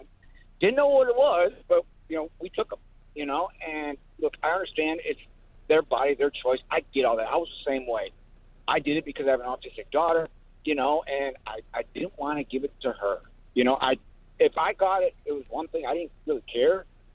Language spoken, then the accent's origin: English; Ann Arbor, Michigan, United States; Being from Michigan, growing up in Ann Arbor, I got it all.